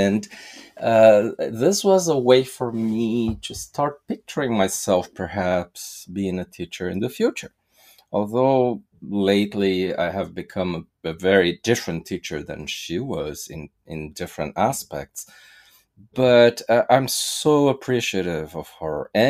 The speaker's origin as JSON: {"language": "English", "country": "Brazil", "said": "So again, I'm from Brazil."}